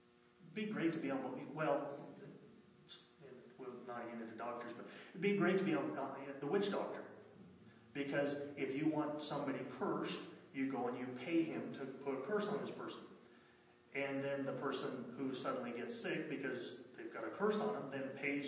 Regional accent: United States; I was raised on the Navajo Reservation, and Laura knows what I'm talking about.

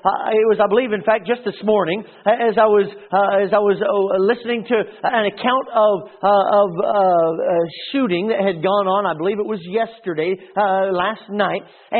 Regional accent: Sacramento, California, United States; moved away; when my family and I moved here from California. And I know what all the Southerners think about California, and it's not all like that, I promise you. We came from a real slow town named Sacramento, and it's the state capital, but it's a real slow town.

